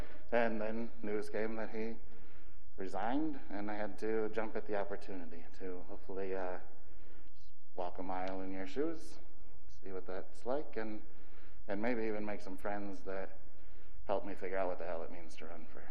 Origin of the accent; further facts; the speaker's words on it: Michigan, United States; We grew up in Michigan, needed to be near water